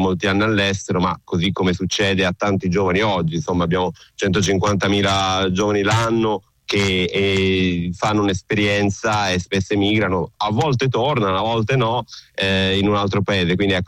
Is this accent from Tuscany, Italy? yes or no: yes; Prato, Tuscany, Italy; moved away as an adult; sono nato e cresciuto a Prato, ecco, su questo non scherziamo, quindi no, ecco, proprio per questo non mi sento un alieno, perché alla fine io ho vissuto la mia vita a Prato